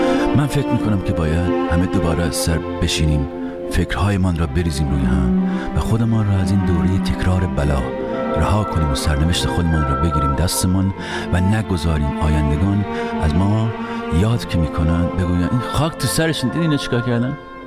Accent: Iran; born or raised there

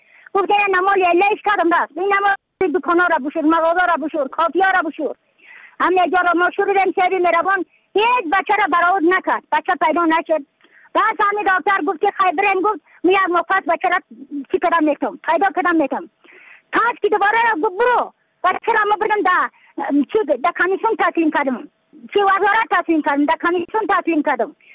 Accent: Badakhshan, Afghanistan; از بدخشان هستم، مرکز بدخشان ولسوالی اکل پایان.

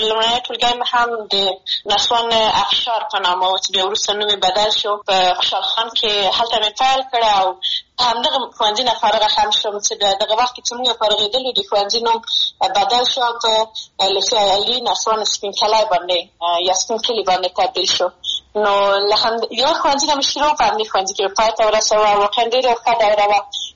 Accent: Maidan Wardak, Afghanistan; زه د میدان وردګ ولایت څخه یم

